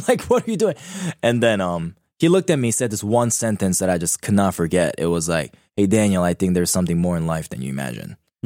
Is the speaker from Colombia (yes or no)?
no; Japan; also born or lived in South Korea; as a guy coming from overseas, I'll share more about it. I was born in Korea, raised in Japan.